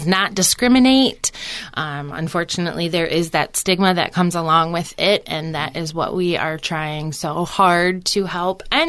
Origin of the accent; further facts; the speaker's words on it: Michigan, United States; I grew up here in Lenawee County. I'm a graduate of Onstead High School.